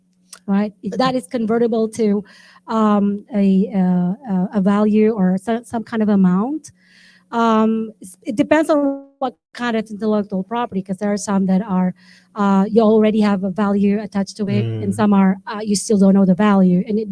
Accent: Ilocos Region, Philippines; Yeah, I'm from Pangasinan. So I can speak Pangasinan.

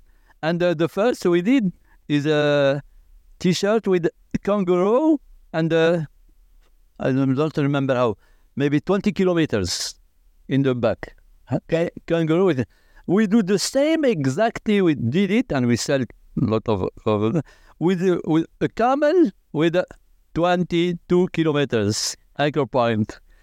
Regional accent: Agadir, Souss-Massa, Morocco; English is a second language; I'm from Agadir. Me and my brothers, we are first surfers. We began in 78 exactly.

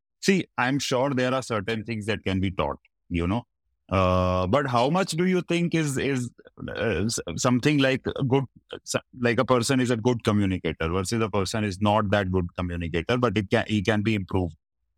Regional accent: Delhi, India; now in Mumbai, India; I come from Delhi and then I moved to Bombay

